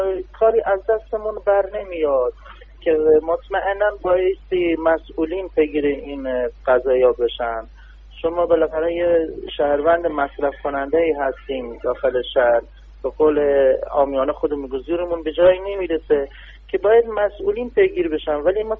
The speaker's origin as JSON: {"language": "Persian", "region": "Kurdistan", "country": "Iran", "lives_now": "Shush, Iran", "said": "به عنوان یه ایرانی عرضم به حضور. دوم اینکه بنده غیر بومی هستم، بچه خوزستان نیستم، بچه استان کردستانم که ساکن شوش دانیالم."}